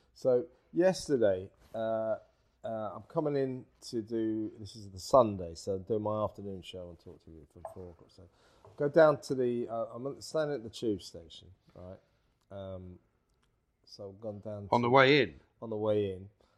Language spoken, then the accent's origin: English; London, United Kingdom; I lived the first 10 years of my life in London.